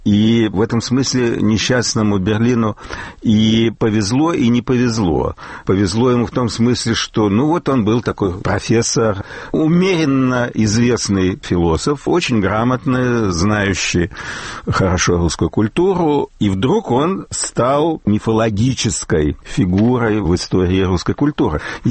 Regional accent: Russia; Они знают, что я из России.

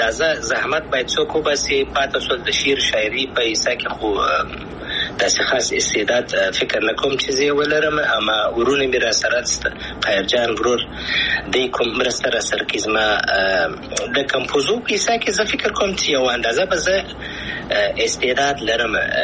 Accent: Afghanistan; زه افغان یم

